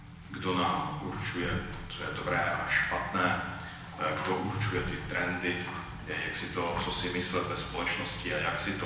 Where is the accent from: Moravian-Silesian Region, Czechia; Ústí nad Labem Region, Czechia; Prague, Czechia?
Moravian-Silesian Region, Czechia; Opava; pocházím z Opavy a teď momentálně pracuji a sloužím v Opavě.